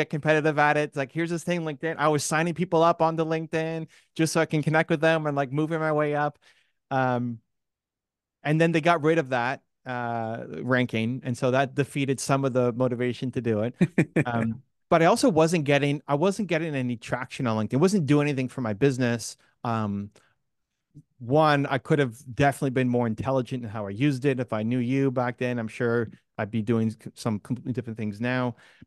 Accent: Canada; So I'm Canadian.

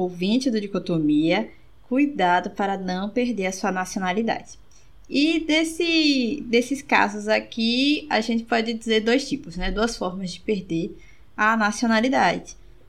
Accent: Aracaju, Sergipe, Brazil; eu sou brasileira. Nascido e criado em Aracaju, Sergipe.

